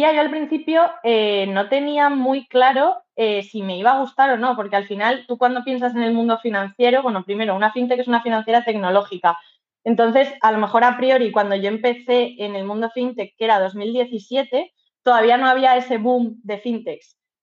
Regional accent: Madrid, Community of Madrid, Spain; Yo soy de Madrid, tengo 27 años

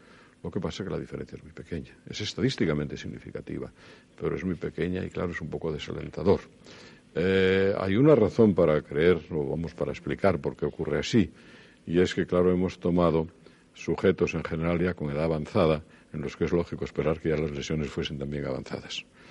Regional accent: Asturias, Spain; siendo asturiano y una zona lechera, pues me encanta y bebo vasos de leche como agua

